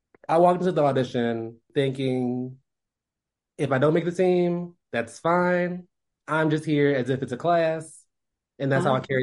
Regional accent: Washington, District of Columbia, United States; DC, born and raised.

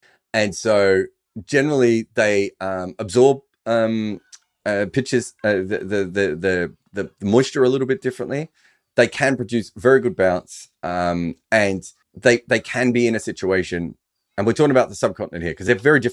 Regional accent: Australia; when I was growing up in Australia

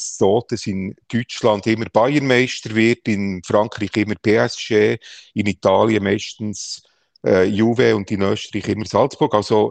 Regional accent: Bern, Switzerland; als Berner Giel habe ich halt IB entdeckt

